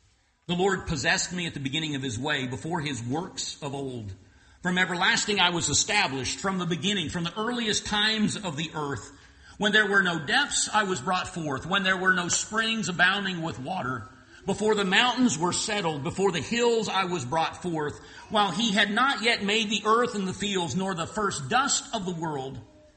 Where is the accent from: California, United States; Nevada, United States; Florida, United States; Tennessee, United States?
Florida, United States; When I grew up in Central Florida